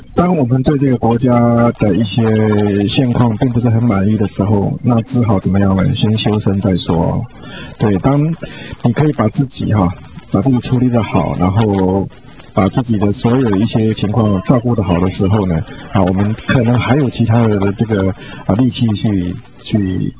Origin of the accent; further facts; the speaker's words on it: Yunlin County, Taiwan; born there; 我是在云林出生哈、哦，我父母亲都还在那边呢、哦。